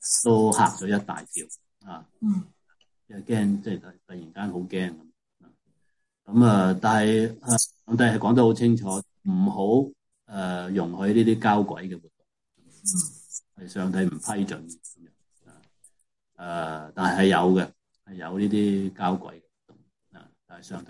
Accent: China; 即系所谓我哋中国人所谓问米嘅。

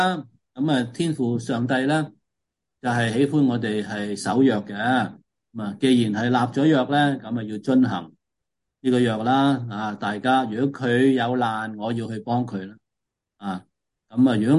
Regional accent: China; 但我哋中国人系放弃咗呢样

